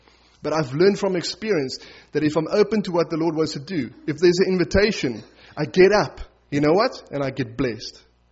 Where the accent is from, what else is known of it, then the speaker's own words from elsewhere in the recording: South Africa; because of who we are as South African people, we like give a response like that, and everyone's like, okay, someone else go, but not me.